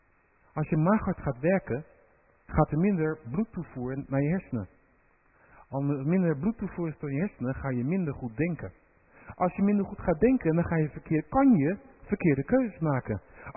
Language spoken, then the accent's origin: Dutch; Rotterdam, South Holland, Netherlands; Ik ben namelijk opgegroeid in de stad, ik kom uit Rotterdam